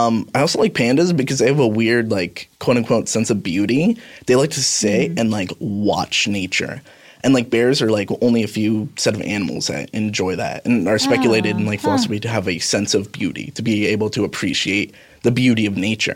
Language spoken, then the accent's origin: English; Florida, United States; I'm originally from Florida.